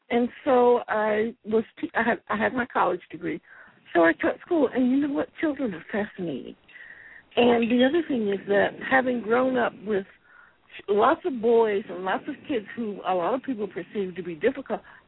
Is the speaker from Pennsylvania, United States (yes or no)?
no; Alexandria, Virginia, United States; Dinwiddie, Virginia, but I grew up in Alexandria, Virginia, and my mother taught me to read when I was three.